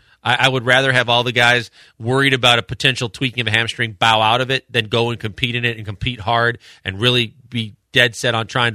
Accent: Milwaukee, Wisconsin, United States; Yeah, I know that growing up in Milwaukee, opening day was like the day that you get a pass if you want to skip school

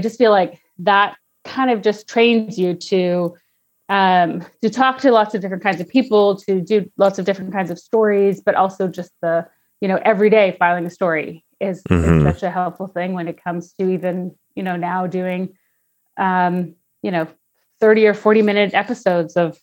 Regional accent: Saskatchewan, Canada; born or raised there

